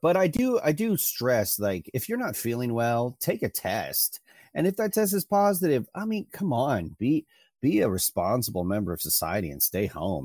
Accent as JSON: {"language": "English", "town": "Erie", "region": "Pennsylvania", "country": "United States", "said": "I'm from Erie, Pennsylvania. So I was, you know, near Lake Erie."}